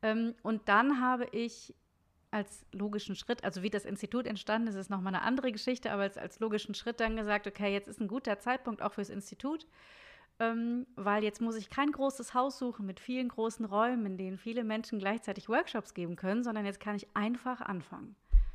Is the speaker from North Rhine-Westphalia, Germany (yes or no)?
yes; Cologne, North Rhine-Westphalia, Germany; now in Munich, Germany; Ursprünglich aus Köln, aber ich lebe in Bayern, in München.